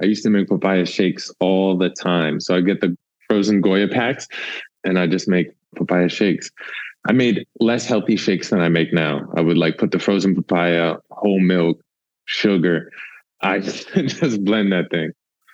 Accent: Queens, New York, United States; For the family, where I grew up in Queens, there was just like so many yummy, different style markets.

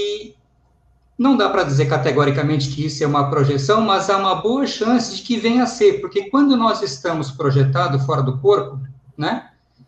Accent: Tubarão, Santa Catarina, Brazil; Eu sou de Tubarão, Santa Catarina, e sou da área jurídica.

